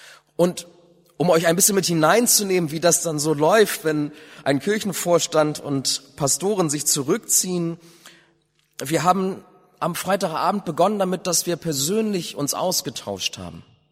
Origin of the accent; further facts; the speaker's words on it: Bremen, Germany; ich bin hier in Bremen aufgewachsen. Ich bin 38 Jahre alt